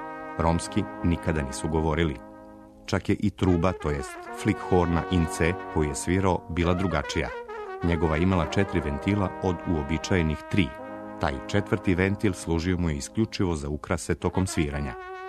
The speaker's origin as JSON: {"language": "Serbian", "town": "Negotin", "region": "Southern and Eastern Serbia", "country": "Serbia", "tie": "born or raised there", "also_born_or_lived": "Mokranje", "said": "Kao dete u Negotinu i obližnjem selu Mokranju doživeo sam i jedno i drugo."}